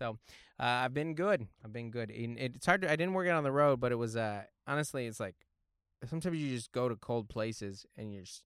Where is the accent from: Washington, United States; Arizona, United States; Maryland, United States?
Washington, United States; Seattle; So growing up in Seattle, it's not cold. It's rainy, but it doesn't get cold.